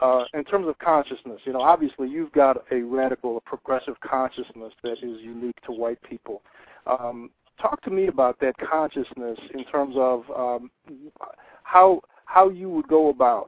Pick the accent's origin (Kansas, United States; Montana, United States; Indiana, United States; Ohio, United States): Ohio, United States; Cleveland; You know, I grew up in Cleveland, Ohio, so definitely not the South.